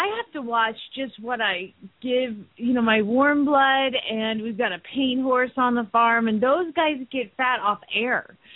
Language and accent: English; Phoenix, Arizona, United States; from Phoenix, Arizona